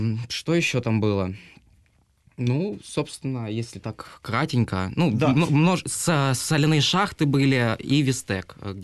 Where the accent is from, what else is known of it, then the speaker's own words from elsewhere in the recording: Horlivka, Donetsk Oblast, Ukraine; сейчас уже обучаюсь в Горловском инъязе иностранных языков, ну, который тоже переехал в Бахмут с Горловки. Вот, и сам я тоже из Горловки.